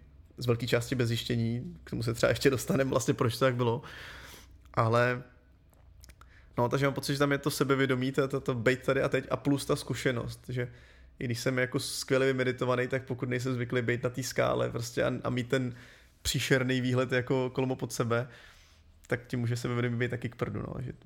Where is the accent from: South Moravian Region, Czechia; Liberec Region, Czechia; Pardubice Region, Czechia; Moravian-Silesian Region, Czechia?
Pardubice Region, Czechia; Pardubice; prostě jsem z Pardubic a tam to je placka na zemi, takže tam jako tě to láká do těch hor úplně přirozeně